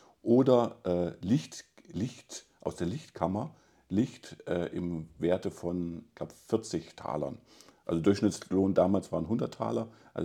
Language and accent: German; Weimar, Thuringia, Germany; Aber Weimar war immer so mein Fixpunkt im Leben, meine Heimat.